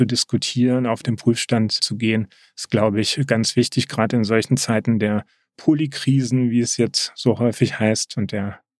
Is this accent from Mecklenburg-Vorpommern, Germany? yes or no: no; Hesse, Germany; born there; Gebürtig komme ich aus Nordhessen.